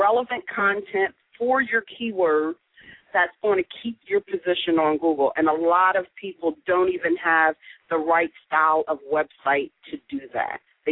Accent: Delaware, United States; Well, Tim, I am born and raised in Delaware

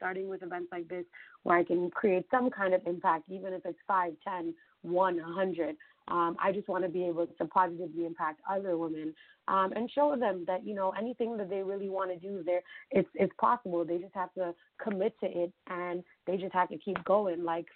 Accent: Trinidad & Tobago; Growing up in Trinidad and going to Trinidad every single year for Carnival

